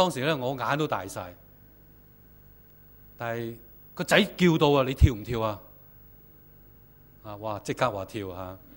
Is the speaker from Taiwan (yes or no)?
no; China; 牧师，我们中国人很含蓄的，即是大家心照得了，不用说了，是吧？